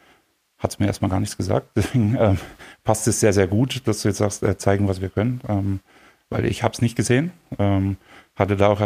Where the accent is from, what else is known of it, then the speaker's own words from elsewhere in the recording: Coburg, Bavaria, Germany; Bin 39, bin aus Coburg, eine kleine Familie, einen Sohn